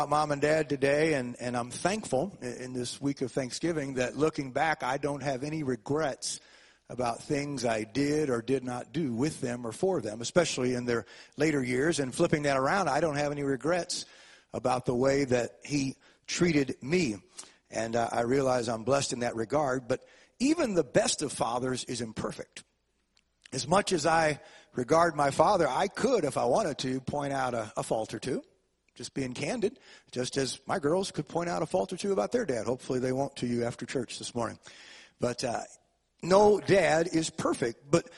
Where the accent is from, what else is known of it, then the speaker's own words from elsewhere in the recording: St. Louis, Missouri, United States; Growing up in South St. Louis on Humphrey Street, we had Mr. Schlottman that lived across the street from me.